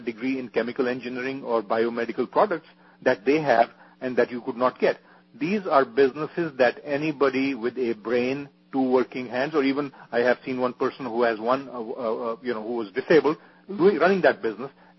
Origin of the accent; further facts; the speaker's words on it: Pakistan; Well, guess what? As a Pakistani, 60 years ago, my grandfather and his family were being taken advantage